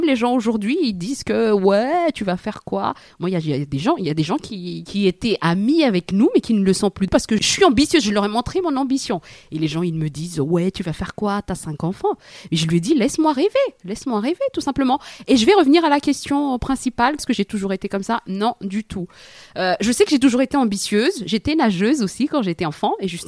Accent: Madagascar; mes parents, on vient de Madagascar, d'un pays pauvre

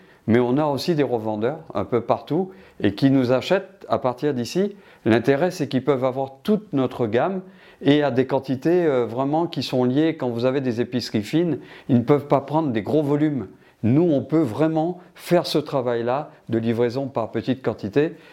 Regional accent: Martinique; now in French Guiana; moi je suis de l'outre-mer, c'est-à-dire que je suis martiniquais, mais ça fait 40 ans que je vis en Guyane. Ma vie est en Guyane, mes enfants sont nés en Guyane, ma famille, mes amis sont en Guyane.

